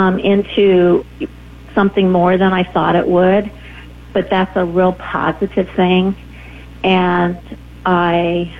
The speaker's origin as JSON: {"language": "English", "region": "Colorado", "country": "United States", "tie": "born or raised there", "lives_now": "Denver, United States", "said": "I grew up in Western Colorado in a small town and moved to Denver in 1984 with my husband."}